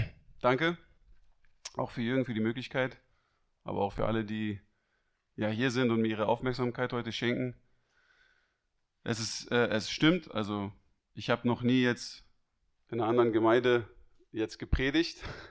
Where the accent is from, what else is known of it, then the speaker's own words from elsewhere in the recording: Berlin, Germany; Also ich bin in Berlin groß geworden, bin 31 Jahre alt, meine Familie väterlicherseits kommt aus Griechenland. Meine Mutter ist deutsch. Und ja, ich komme aus einer sehr, sage ich mal, freidenkenden Künstlerfamilie.